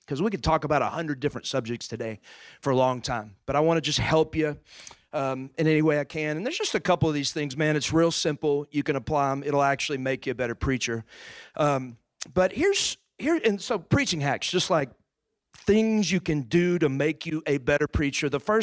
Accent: Texas, United States; I grew up in East Texas. I'm kind of a country boy.

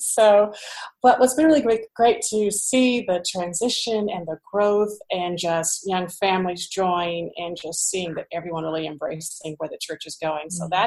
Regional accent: Champaign, Illinois, United States; now in Chicago, United States; I am not from Chicago. I'm from Champaign, Illinois, which is about 2 hours south.

